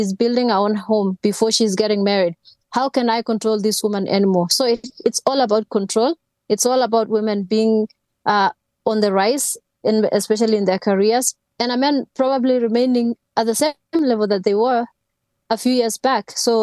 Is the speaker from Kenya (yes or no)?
yes; Kenya; English is a second language; moved away as an adult; now in United States; Because number one, I went to America to study at a very young age, right after high school. And I wasn't an athlete when I was back in Kenya.